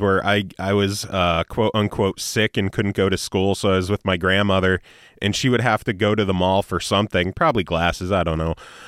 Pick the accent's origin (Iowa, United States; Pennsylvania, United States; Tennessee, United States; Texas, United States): Pennsylvania, United States; Hazleton; Well, I grew up in Hazleton, so that was my excuse.